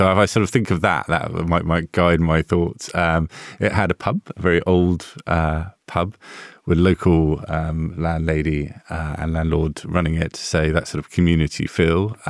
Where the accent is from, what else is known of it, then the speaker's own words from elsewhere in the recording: London, United Kingdom; I was born in London. So I'm a sort of Londoner by birth and lived there.